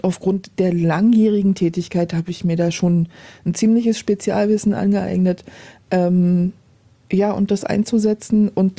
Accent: Berlin, Germany; Also Berlin ist meine Heimat, wird es immer sein.

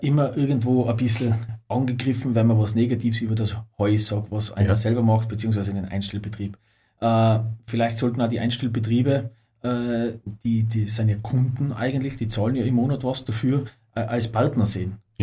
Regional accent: Tyrol, Austria; bei uns in Tirol

